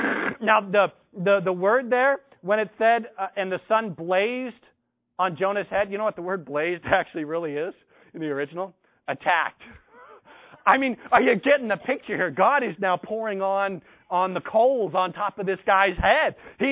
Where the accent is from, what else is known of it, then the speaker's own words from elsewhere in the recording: United States; This really reminded me of growing up in America during the height of the Cold War.